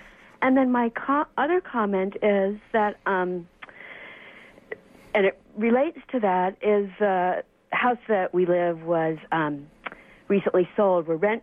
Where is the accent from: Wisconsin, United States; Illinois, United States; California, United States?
California, United States; San Francisco; I'm a city person. I grew up in San Francisco, from City People. My mom's from New York